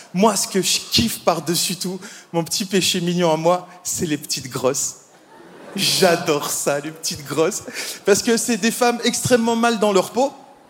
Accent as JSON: {"language": "French", "country": "Belgium", "said": "Alors, moi je viens de Belgique. Vous savez, c'est ce petit pays pas très loin"}